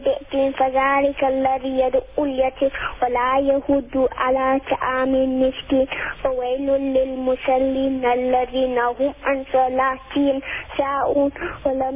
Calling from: Benoni, Gauteng, South Africa

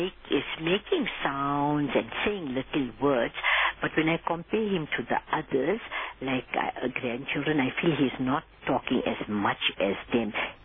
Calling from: Mpumalanga, South Africa; I'm phoning from Mpumalanga.

